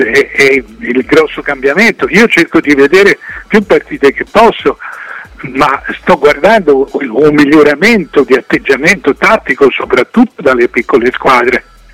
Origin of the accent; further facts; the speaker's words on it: Naples, Campania, Italy; Io vengo da Napoli e a Napoli non parlano d'altro